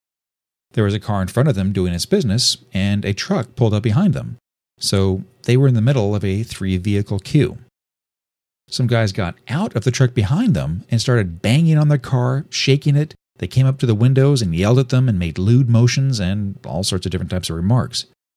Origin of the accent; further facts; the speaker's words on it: Los Angeles, California, United States; also born or lived in Santa Monica; Growing up in West Los Angeles and Santa Monica, there were always panhandlers